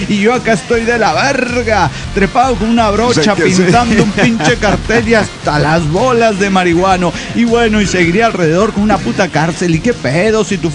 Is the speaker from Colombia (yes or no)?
no; San Luis, Argentina; de las Sierras de San Luis.